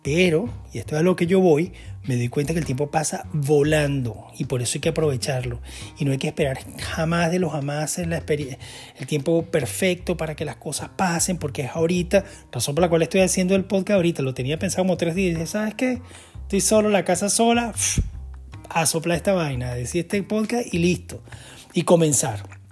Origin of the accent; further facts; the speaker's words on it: Venezuela; also born or lived in United States / London; now in Denmark; anteriormente he estado viviendo en otros países, obviamente soy de Venezuela, he estado viviendo en Estados Unidos, en distintas oportunidades, en distintos sitios, en Dinamarca, después en Londres y otra vez aquí en Dinamarca.